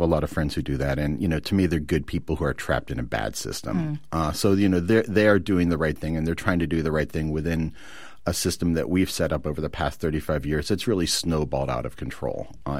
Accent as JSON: {"language": "English", "town": "Youngstown", "region": "Ohio", "country": "United States", "tie": "born or raised there", "said": "I grew up in Youngstown, Ohio, which was kind of, you know, one of the epicenters of the steel industry in the country."}